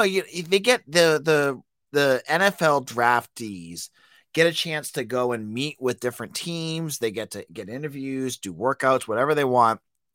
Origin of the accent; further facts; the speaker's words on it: Massachusetts, United States; Folks, as a New England Patriots fan, if you listen to my voice, you know I'm from Massachusetts. I'm Massachusetts dying through and through.